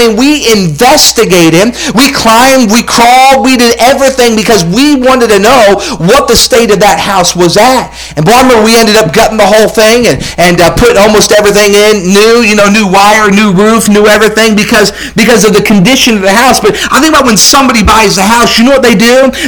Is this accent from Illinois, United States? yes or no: no; Massachusetts, United States; My parents, I grew up right outside of Boston.